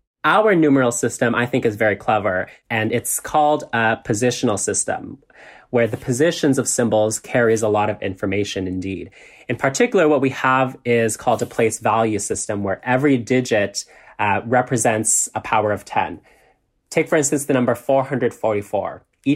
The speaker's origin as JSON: {"language": "English", "country": "Canada", "said": "I'm a Canadian drag queen and math communicator."}